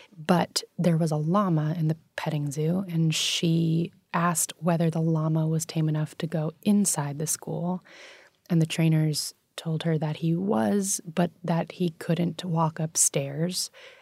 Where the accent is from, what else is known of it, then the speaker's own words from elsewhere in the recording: New York City, New York, United States; So as we spoke about, I grew up in New York City and I attended an international school from kindergarten through 12th grade, which means that there were kids around me from all over the world.